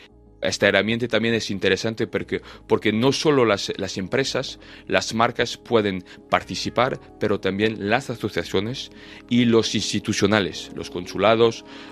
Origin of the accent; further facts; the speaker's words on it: France; Spanish is a second language; Yo soy francés y parte del equipo está en Francia.